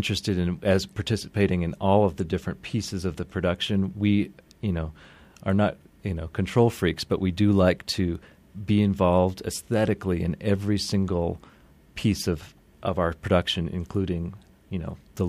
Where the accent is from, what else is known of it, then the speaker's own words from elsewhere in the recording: Santa Fe, New Mexico, United States; Well, I think that comes from growing up in Santa Fe, actually. You know, we happen to be in a place that is really culturally distinct in the United States.